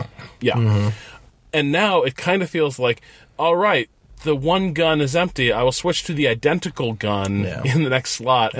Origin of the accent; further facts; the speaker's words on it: United States; I'm an American.